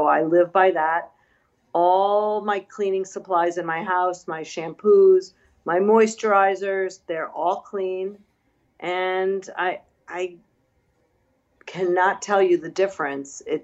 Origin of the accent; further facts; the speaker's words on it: Chicago, Illinois, United States; Growing up in Chicago in the suburbs, I was not a health nut.